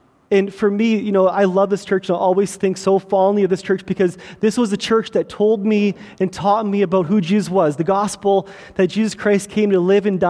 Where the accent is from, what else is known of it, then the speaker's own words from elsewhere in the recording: Kelowna, British Columbia, Canada; also born or lived in Quesnel; I grew up in Kelowna, and I was born and raised in Kelowna. In grade 8, my mom decided she met a guy who worked at a pulp mill in Quesnel, right?